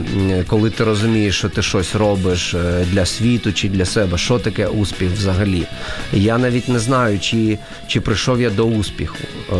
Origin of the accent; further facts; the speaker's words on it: Chernihiv, Chernihiv Oblast, Ukraine; born there; я почав писати російською мовою, бо я народився в Чернігові, і Чернігів ніколи не був таким проукраїнським містом, всі розмовляли суржиком, максимально чи російською мовою.